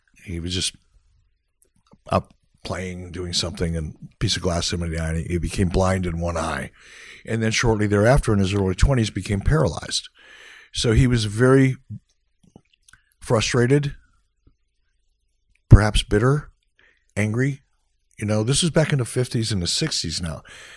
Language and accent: English; Detroit, Michigan, United States; So I grew up, I grew up in Detroit in a rather rough part of town.